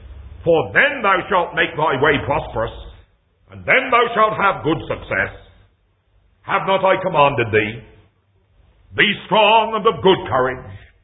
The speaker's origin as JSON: {"language": "English", "region": "South West England", "country": "United Kingdom", "accent": "West Country", "said": "I come, as you can tell by my tongue, from the West Country of England. Let me make something very clear. I am not an American. I am an Englishman."}